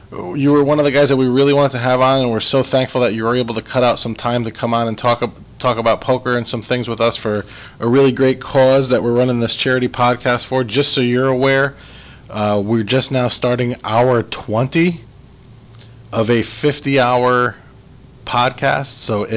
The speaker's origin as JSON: {"language": "English", "region": "Connecticut", "country": "United States", "said": "I'm originally from Connecticut."}